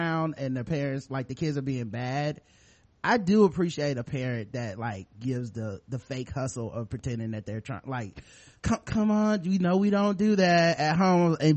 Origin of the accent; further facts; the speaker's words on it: the South, United States; I am from Trump, the South.